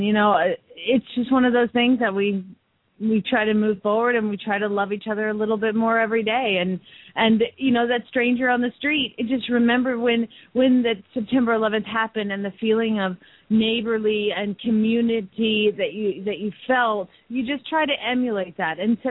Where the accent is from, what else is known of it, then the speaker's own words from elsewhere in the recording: Phoenix, Arizona, United States; from Phoenix, Arizona